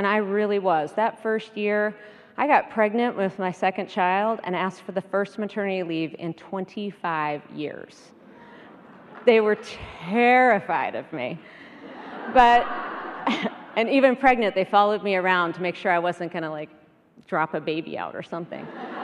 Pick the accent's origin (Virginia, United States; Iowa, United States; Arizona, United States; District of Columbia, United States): Virginia, United States; Roanoke; so we decided to take a chance on my hometown of Roanoke, Virginia. Now, Roanoke is gorgeous. It's small, it's in the mountains.